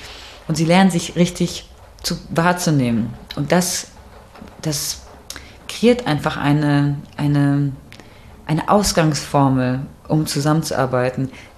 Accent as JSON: {"language": "German", "region": "North Rhine-Westphalia", "country": "Germany", "tie": "born or raised there", "said": "Aber ich bin im Ruhrgebiet aufgewachsen und meine Eltern hatten sehr viele Freunde in Wuppertal."}